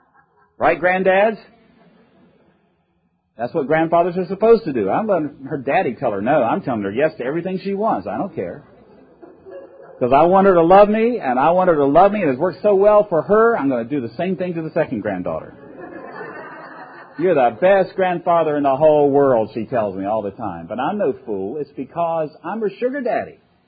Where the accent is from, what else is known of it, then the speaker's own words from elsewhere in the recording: Virginia, United States; I come from Virginia.